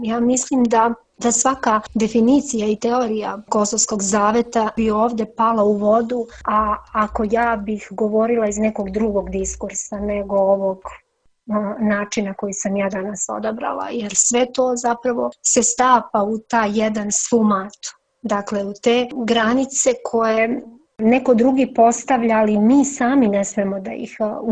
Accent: Čačak, Moravica District, Serbia; born there; ja koja sam rođena u Čačku i gdje je ta moja pupčana vrpca presečena

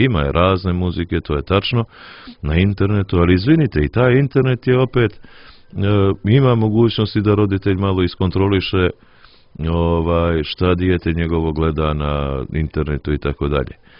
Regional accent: Montenegro; Nije jedan primjer bio i kod nas u Crnoj Gori koliko je to sjećanje na smrt bilo utemeljeno i u narodu.

